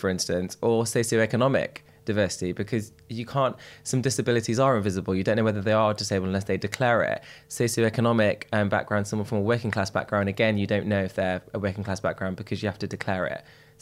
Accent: Derby, East Midlands, United Kingdom; Sikh, I'm Indian, I'm working class, I'm a middle child. There are so many. I'm from Derby

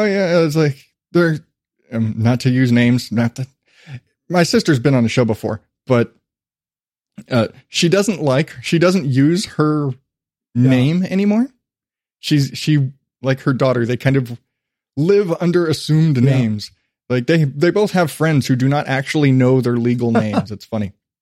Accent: Phoenix, Arizona, United States; also born or lived in Morenci; when I was a kid, I lived in Phoenix, but I was born in Morenci, which is a tiny little mining town in southeastern Arizona

